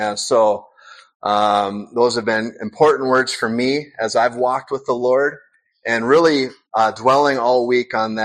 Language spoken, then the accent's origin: English; Spokane, Washington, United States; born there; And so I'll start with, I was born in Spokane, Washington, my mom and dad